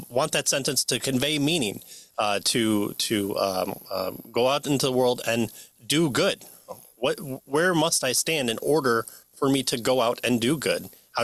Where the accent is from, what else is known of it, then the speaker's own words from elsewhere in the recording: United States; I'm American. We won two wars, so